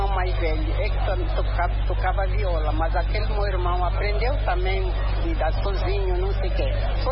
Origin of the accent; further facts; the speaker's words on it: Angola; nós somos do Bairro Prário. Nascemos no Bairro Prário e crescemos mesmo no Bairro Prário.